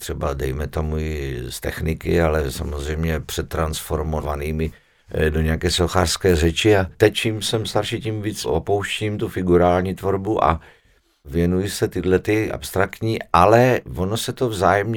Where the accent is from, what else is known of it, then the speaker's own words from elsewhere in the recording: Zlín Region, Czechia; průmka v Hradišti byla jaksi nejblíž tam tomu kraji, odkud pocházím.